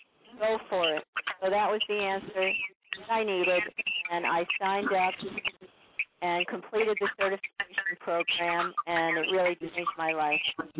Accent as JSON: {"language": "English", "region": "New York", "country": "United States", "also_born_or_lived": "Anchorage, Alaska", "said": "Well, I used to live in Anchorage, Alaska. I'm from New York"}